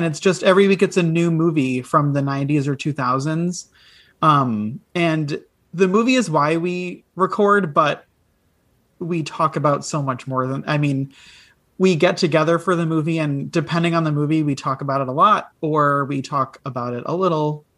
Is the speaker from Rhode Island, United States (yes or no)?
yes; Providence, Rhode Island, United States; Like she's from Miami and I'm from Providence, Rhode Island.